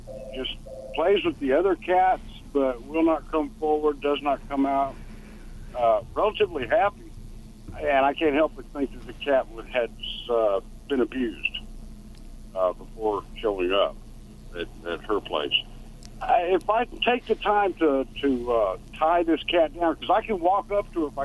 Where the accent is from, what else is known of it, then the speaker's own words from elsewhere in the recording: Texas, United States; Yeah, I am from Texas.